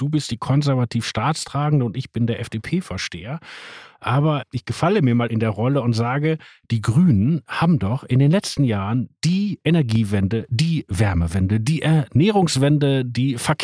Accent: North Rhine-Westphalia, Germany; ich komme aus dem Ruhrgebiet 80er Jahre.

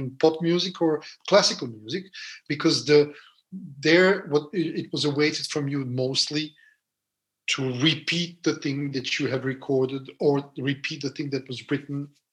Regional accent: Belgrade, Serbia; growing up in Serbia, in Belgrade, in Yugoslavia.

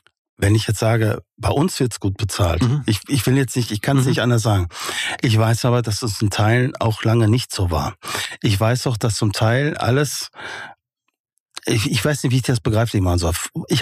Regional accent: North Rhine-Westphalia, Germany; ich bin ein Kind aus dem Ruhrgebiet. Ich bin auf Kohle geboren

